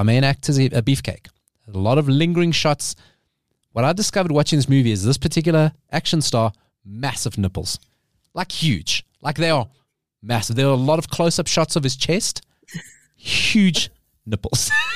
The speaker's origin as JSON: {"language": "English", "country": "South Africa", "said": "In the movie, like as a South African, all our armed forces vehicles are there."}